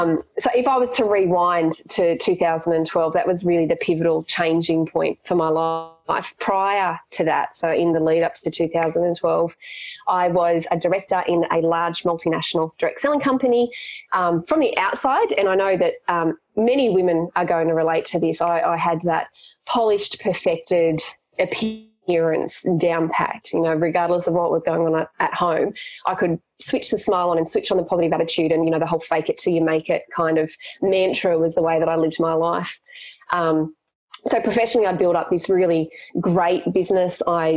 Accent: Newcastle, New South Wales, Australia; So I'm from Newcastle, New South Wales in Australia.

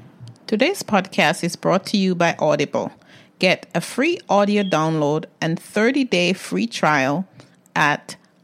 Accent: England, United Kingdom; Sonia and I go way back from our time growing up in England.

